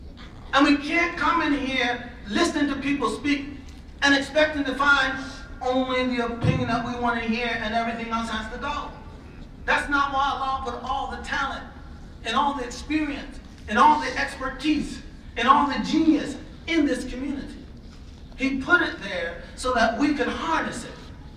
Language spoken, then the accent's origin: English; Philadelphia, Pennsylvania, United States; Wait a minute, I'm from Philly. Where are you?